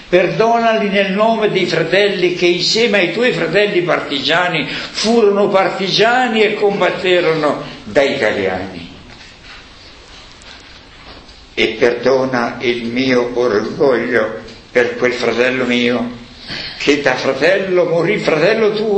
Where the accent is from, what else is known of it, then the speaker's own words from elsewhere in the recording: Saviano, Campania, Italy; born there; io sono nato vicino a Napoli, a Saviano.